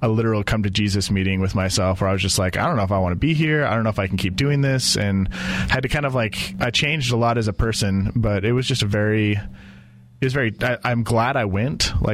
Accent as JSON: {"language": "English", "town": "Murray", "region": "Utah", "country": "United States", "tie": "born or raised there", "also_born_or_lived": "Logan / South Jordan", "said": "Grew up as a kid in Murray, and then high school in South Jordan."}